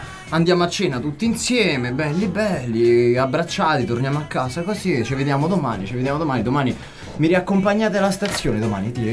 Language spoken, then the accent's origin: Italian; Spoleto, Umbria, Italy; Io sono originario di Spoleto